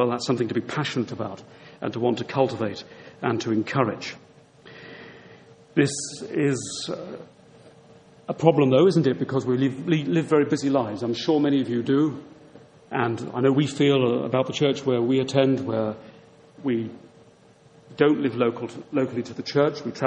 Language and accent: English; South East England, United Kingdom; By the way, I come from West Sussex, not East. Haven't come that far tonight.